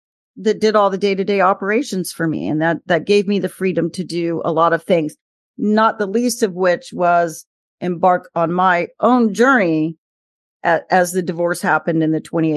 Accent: Virginia, United States; also born or lived in Miami, Florida; I was born in Miami, Florida, and raised in Northern Virginia, right outside DC.

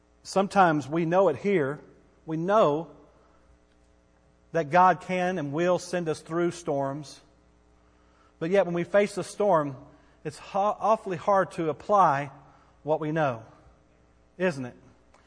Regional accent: Bowie, Texas, United States; But I grew up in the country. I grew up in Bowie. If you grew up in Bowie, Texas, you've got to be a little country.

